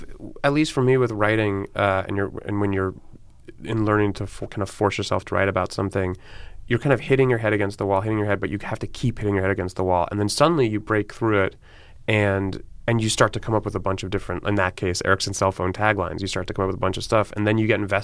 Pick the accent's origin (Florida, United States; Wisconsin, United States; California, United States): Florida, United States; Miami; also born or lived in New York; You know, I grew up in Miami, which is at least in terms of the physical layout, quite similar to L.A.